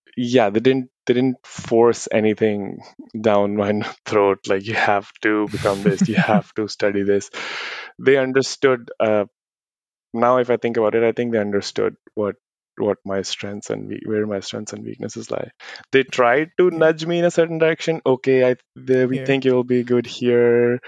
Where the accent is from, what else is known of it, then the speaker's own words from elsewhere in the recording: Rajouri Garden, Delhi, India; While growing up, I grew up in Rajouri Garden. I was born in Rajouri Garden before moving to Dwarka.